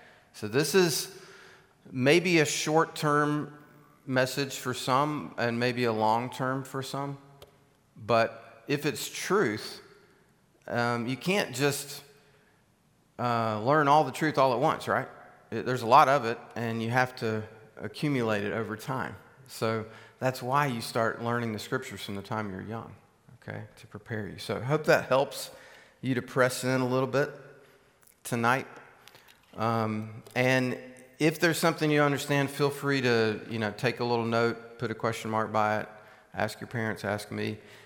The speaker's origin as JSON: {"language": "English", "region": "South Carolina", "country": "United States", "said": "I tell you, one time, right the first year we moved up here, I'm from South Carolina, okay? So we measure our yards in acres."}